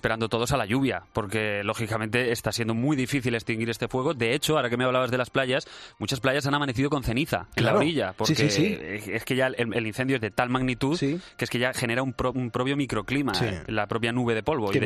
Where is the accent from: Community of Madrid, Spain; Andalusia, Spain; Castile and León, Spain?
Castile and León, Spain; Valladolid; born there; yo nací en Valladolid, que es un sitio que tiene mucha tradición de beber.